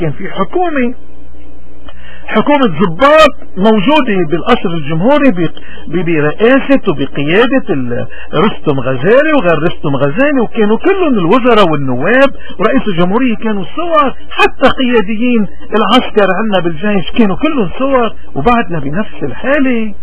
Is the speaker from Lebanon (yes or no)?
yes; Lebanon; طيب نحن كشعب لبناني مش مفروض